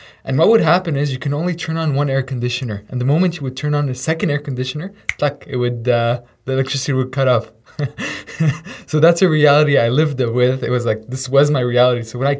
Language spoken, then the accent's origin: English; Lebanon; English is a second language; moved away as an adult; I come from Lebanon, born and raised there 18 years.